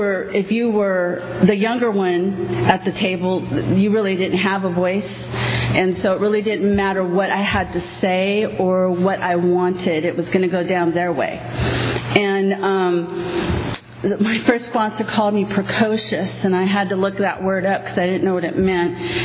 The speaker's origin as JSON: {"language": "English", "town": "Compton", "region": "California", "country": "United States", "tie": "born or raised there", "also_born_or_lived": "Redondo Beach", "said": "I was born and raised in Compton, and born and raised in Redondo Beach. I got sober in Al-Anon in Compton."}